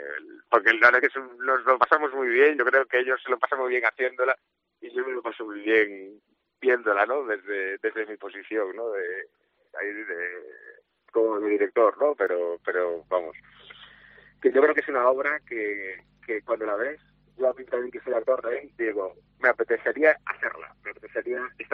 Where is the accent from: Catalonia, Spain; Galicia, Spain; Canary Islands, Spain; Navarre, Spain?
Galicia, Spain; pues para nosotros que somos gallegos, pues es parte también casi como si estuviese en casa.